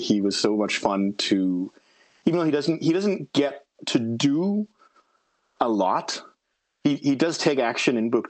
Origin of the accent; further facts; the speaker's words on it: Denmark; accent: American; I'm sure some of you who listen to this might think I might be American. I am not American. I am actually from Denmark.